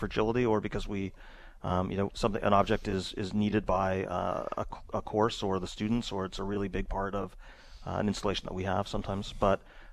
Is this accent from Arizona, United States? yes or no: no; California, United States; I'm a Californian, and I used to worry a lot about earthquakes, but I don't have to do that anymore.